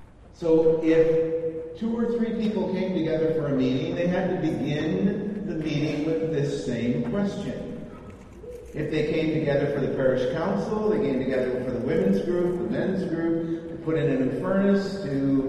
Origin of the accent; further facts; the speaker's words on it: Michigan, United States; Many of you know I come from Michigan.